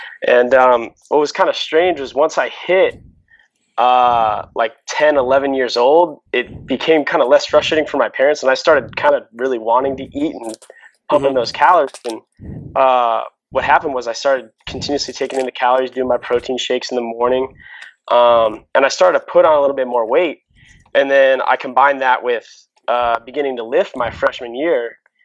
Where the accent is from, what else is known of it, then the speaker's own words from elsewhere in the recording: Phoenix, Arizona, United States; I'm from Phoenix, Arizona